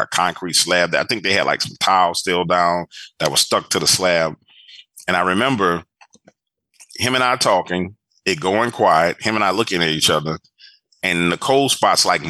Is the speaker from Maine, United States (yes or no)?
no; New Orleans, Louisiana, United States; I grew up in Little Woods in New Orleans East, way out in the back of New Orleans. And it's basically the swamps. It was a neighborhood built on the swamps.